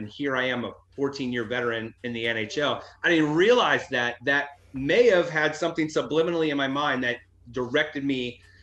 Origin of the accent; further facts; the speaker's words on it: Washington, D.C.–Baltimore area, United States; I grew up in the Washington, D.C., Baltimore metro area.